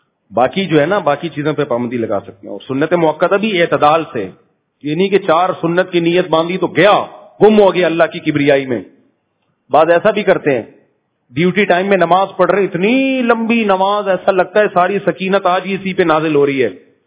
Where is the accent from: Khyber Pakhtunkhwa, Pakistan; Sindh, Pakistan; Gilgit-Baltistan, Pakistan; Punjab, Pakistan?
Punjab, Pakistan; Rahim Yar Khan; میں رحیم یار خان سے آیا ہوں